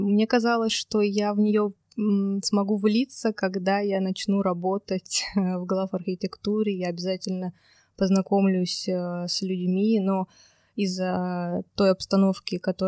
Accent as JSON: {"language": "Russian", "town": "Tver", "region": "Tver Oblast", "country": "Russia", "tie": "born or raised there", "also_born_or_lived": "Veliky Novgorod", "said": "Да, это мой родной город."}